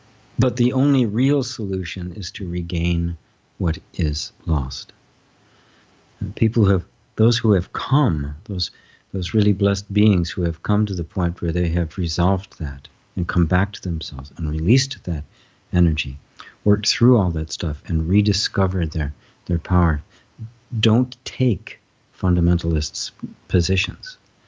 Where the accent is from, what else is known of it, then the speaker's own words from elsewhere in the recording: United States; I, as a white male growing up in America, never ever experienced.